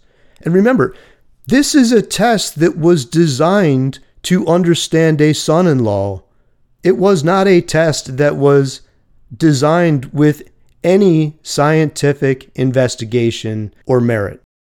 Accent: Philadelphia, Pennsylvania, United States; So, around 1943, Isabel Briggs Myers was working in Philadelphia. My hometown.

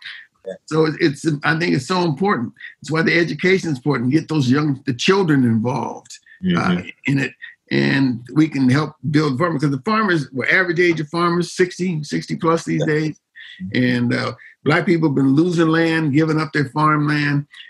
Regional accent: Ghana; now in Atlanta, United States; And I came from Ghana to Atlanta to build what became Truly Living Well Center for Natural Urban Agriculture.

